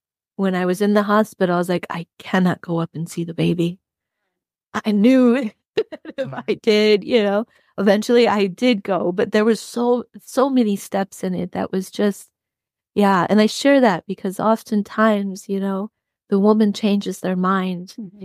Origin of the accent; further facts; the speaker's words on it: South Dakota, United States; And I grew up in South Dakota. So I grew up in a place where having kids is what you do.